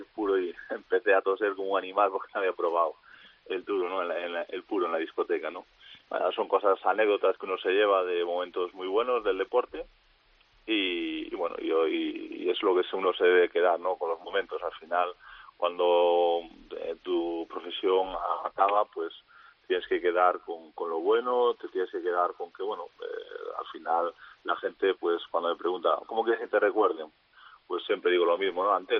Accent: Santiago de Compostela, Galicia, Spain; also born or lived in Noia; yo llegué aquí y llevo 7 años, solo había estado 7 años en Santiago de Compostela, que es donde nací, y 7 años en Noia, que es mi padre de Santiago y mi madre de Noia

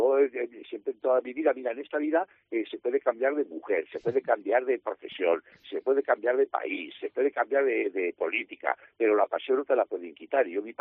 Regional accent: Bubierca, Aragon, Spain; donde más ha sido en Zaragoza y en mi pueblo.

